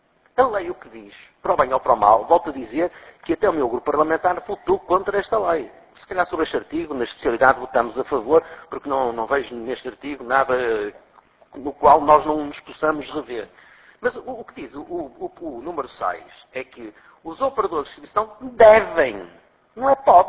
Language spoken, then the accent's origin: Portuguese; Portugal; ter a nossa autoestima enquanto portugueses em alta